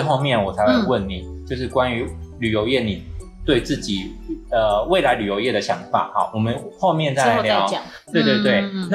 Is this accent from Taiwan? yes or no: yes; Taiwan; 所以其实我真心觉得我们台湾人要有一点观念可以要导正一下